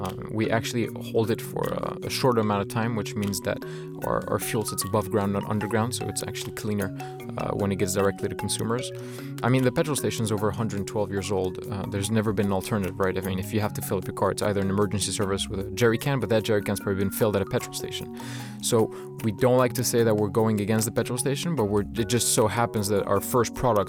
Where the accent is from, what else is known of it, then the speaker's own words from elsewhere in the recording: Morocco; also born or lived in Switzerland; now in United States; I grew up in Morocco, a bit in Switzerland, and moved to the US. I lived in New York